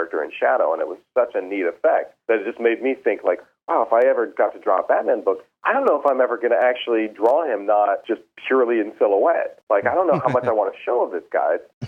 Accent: California, United States; also born or lived in Texas; My parents tell me that I was born in Texas while they were on their way to San Francisco to California because I didn't. I think I didn't stay in Texas for more than 6 months. So I'm very much a California dude.

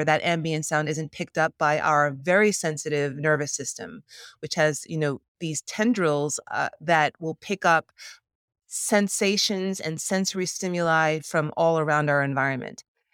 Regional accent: New York, United States; I mean, I'm a New Yorker, so I speak, I know this.

